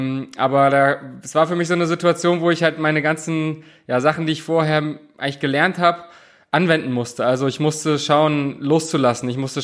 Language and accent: German; Bernburg, Saxony-Anhalt, Germany; ich bin dann auf Sportinternat gegangen in Magdeburg, vorher in meiner Heimatstadt in Bernburg auf der Schule